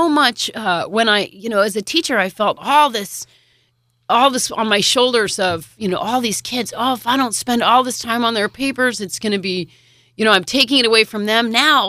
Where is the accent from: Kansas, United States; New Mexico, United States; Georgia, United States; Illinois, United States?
Kansas, United States; You know, we're from Kansas. People make fun of us.